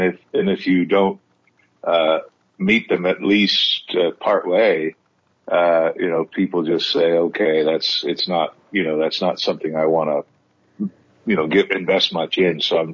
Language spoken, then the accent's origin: English; United States; You know, I wasn't British. I am American. I didn't think the British audience would accept me playing this role